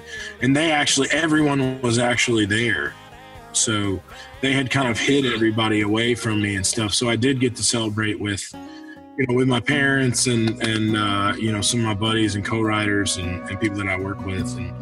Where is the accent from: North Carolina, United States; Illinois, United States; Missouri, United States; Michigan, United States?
North Carolina, United States; Asheville; I was born in North Carolina, Asheville, North Carolina.